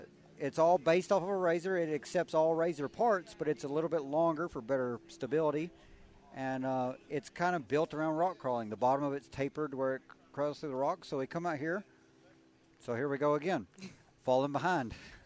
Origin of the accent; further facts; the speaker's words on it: East Coast, United States; But at the end of the day, I'm from the East Coast, and this is on the West Coast